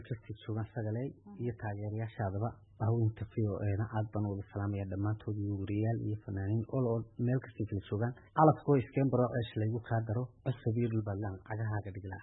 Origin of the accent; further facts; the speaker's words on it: Erigavo, Sanaag, Somalia; also born or lived in Mogadishu; anu muqdishaan ku dhashay waxaan dhashay edifor sideetan iyo afartii waxaan ku koray ergaabo